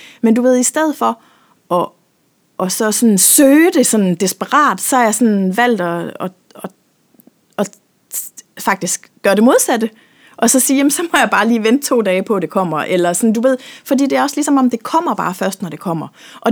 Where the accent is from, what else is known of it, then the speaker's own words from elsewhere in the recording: Region of Southern Denmark, Denmark; Nu er jeg født og vokset op på Langeland